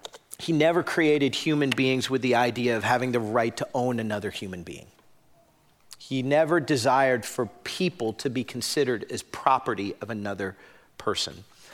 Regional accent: Florida, United States; I grew up in South Florida.

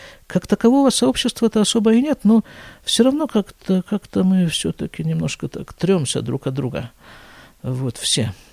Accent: Russia; now in Israel; мы с ним уехали из России, точнее, я из России, он из Украины, в одном и том же году.

